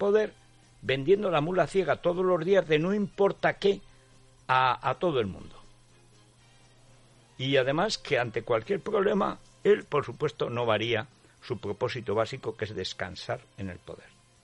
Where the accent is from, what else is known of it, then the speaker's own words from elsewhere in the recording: Spain; lo que a mí me apetecería como español es ir detrás del ejército a saludar al rey